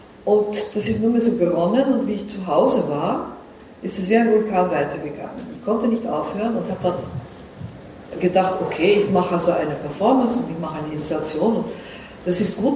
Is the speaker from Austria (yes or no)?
no; Netherlands; German is a second language; Also von Anfang an war ich Holländerin, bin ich Holländerin und meine Eltern auch. So, meine Mutter ist eine Vierteljüdin, ihr Vater war eine halber Jude.